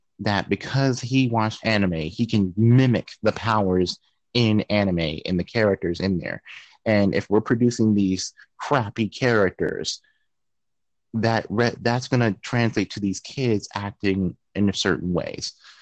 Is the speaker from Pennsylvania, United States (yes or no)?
yes; Pittsburgh, Pennsylvania, United States; Specifically, there's a convention that's going to be happening in my hometown. It's called Steel City Con, and they don't just do they don't just do comics; they do anime as well. And we also have a Japanese society in Pittsburgh as well.